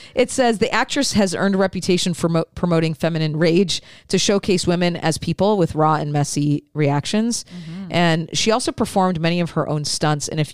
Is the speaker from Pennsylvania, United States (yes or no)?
no; Detroit, Michigan, United States; So I grew up in the Detroit area. My dad had a partnership with Kellogg's.